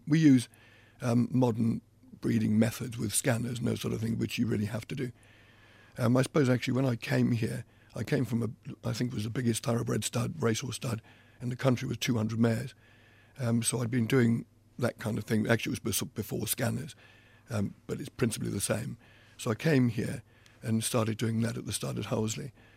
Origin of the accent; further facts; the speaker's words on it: Wales, United Kingdom; now in Suffolk, United Kingdom; I was born in Wales, grew up in Wales. And it was an idyllic time for children, really, the 1940s.